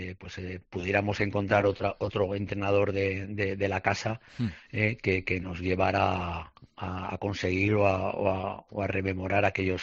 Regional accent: Zaragoza, Aragon, Spain; los que somos de Zaragoza

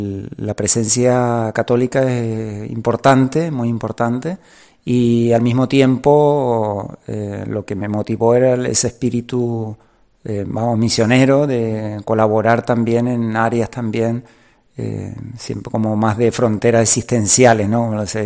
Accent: Santa Cruz de la Palma, Canary Islands, Spain; now in Paraguay; yo soy de Santa Cruz de la Palma y allí me malcriaron y me buencriaron. Y estoy desde hace ya casi 18 años en Paraguay.

